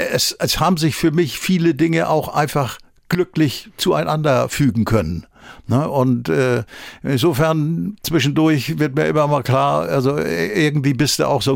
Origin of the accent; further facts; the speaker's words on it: Wentorf bei Lauenburg, Schleswig-Holstein, Germany; born there; dass in meinem Ausweis stand, geboren in Wentorf bei Lauenburg.